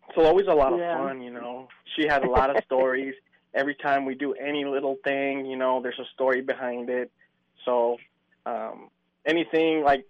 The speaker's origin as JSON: {"language": "English", "town": "Mount Vernon", "region": "Washington", "country": "United States", "tie": "born there", "said": "we got here in 96. I was born in 1991 in Mount Vernon, Washington. Came over here really young, learned English here in Juno. Juno's pretty much all I know. I mean, I visited the whole West Coast, but Juno is home."}